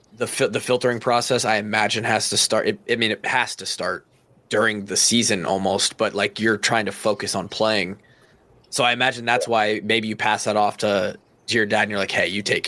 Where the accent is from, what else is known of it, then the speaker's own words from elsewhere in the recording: Marshalltown, Iowa, United States; I grew up in Marshalltown. So, you know, an hour west of Cedar Rapids.